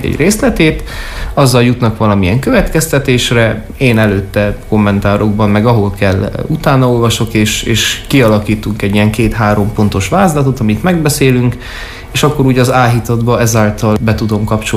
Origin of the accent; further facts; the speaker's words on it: Agyagfalva, Harghita, Romania; nálunk Székelyföld azon részén, ahol felnőttem, legalábbis Agyagfalván